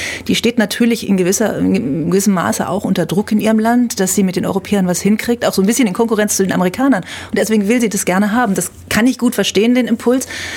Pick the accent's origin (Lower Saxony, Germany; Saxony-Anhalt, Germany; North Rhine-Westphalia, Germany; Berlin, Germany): Berlin, Germany; ich komme aus Berlin